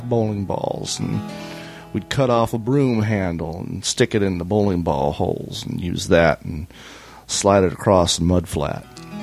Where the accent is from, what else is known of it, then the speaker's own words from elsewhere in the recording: Southern United States, United States; Of course, I grew up in the South, and we didn't have ice